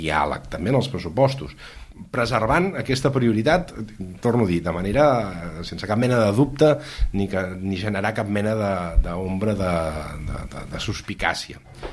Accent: Catalonia, Spain; M'encanta el paisatge de la meva comarca, de la comarca de l'Ona. És un paisatge de transició entre la zona més verda de Catalunya i la zona més ja segarrenca o de la plana de Lleida

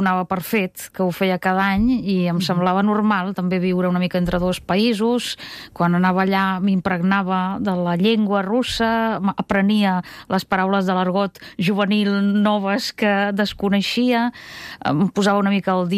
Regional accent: Saint Petersburg, Russia; ara ja des de l'any 21 que no vaig a Sant Petersburg i llavors tot el que aleshores em semblava, bueno, com aquests suburbis on em vaig criar, que són uns suburbis bastant avorrits, grisos, tristos de la ciutat

